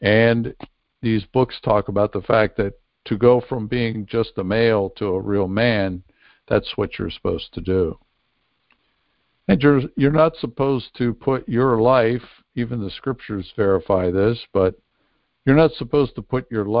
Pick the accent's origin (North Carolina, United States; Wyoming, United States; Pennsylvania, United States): Pennsylvania, United States; Pennsylvania, my home state, which I found hard to believe.